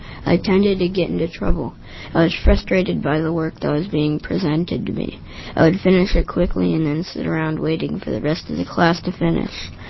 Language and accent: English; Creswell, United States; I have lived in the small community of Creswell all my life. In fact, I am a 6th generation Creswellian.